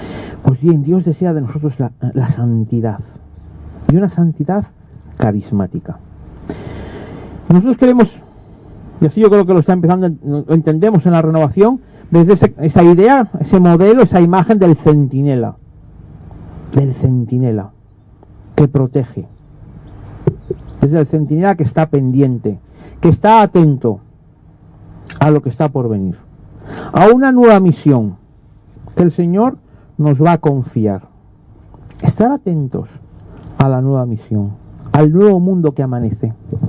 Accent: Galicia, Spain; Los que somos de Galicia sabemos que cae la lluvia y te mojas, ¿no?

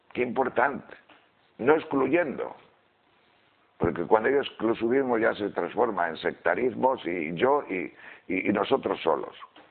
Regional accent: Castile and León, Spain; porque yo soy de la parte del norte de la provincia de León

